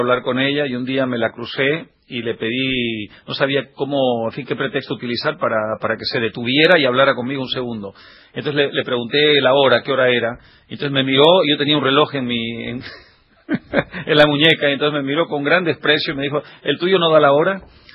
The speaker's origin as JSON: {"language": "Spanish", "region": "Lima", "country": "Peru", "tie": "born or raised there", "said": "Yo me crié en Barranco. Barranco era como el... Sigue siendo, pero era en ese momento el barrio bohemio, el barrio artístico, lleno de pintores, de escritores, un poquito marginal."}